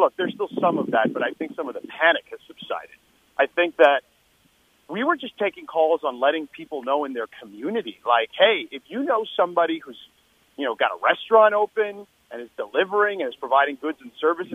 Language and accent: English; Miami, Florida, United States; Listen, I grew up in Miami. There's a lot of transplanted New Yorkers there.